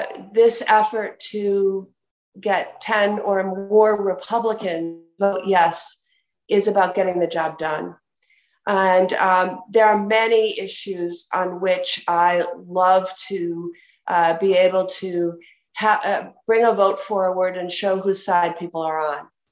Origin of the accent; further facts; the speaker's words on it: Wisconsin, United States; By that, I mean many states had constitutional amendments, like my home state of Wisconsin, that banned same-sex marriage.